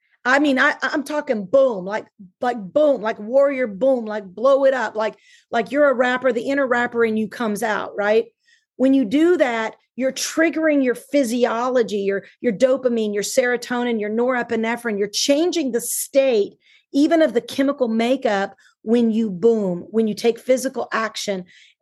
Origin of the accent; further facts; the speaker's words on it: Dallas, Texas, United States; I'm from South Oak Cliff in Texas. And so that's the hood and probably not the safest place to live.